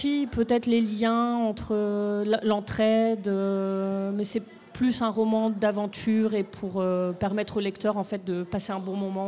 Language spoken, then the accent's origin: French; northern France, France; comme je viens du nord de la France, c'était le petit clin d'œil à ma région.